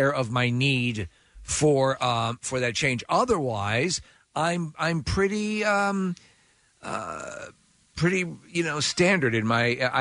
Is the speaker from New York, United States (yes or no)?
yes; Manhattan, New York, United States; So I was born in Manhattan and raised for many years, and we would day trip into the city and all that stuff.